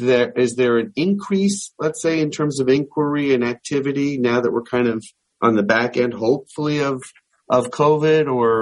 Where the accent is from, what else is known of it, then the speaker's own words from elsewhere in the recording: East Coast, United States; Because yes, I am from the East Coast as well.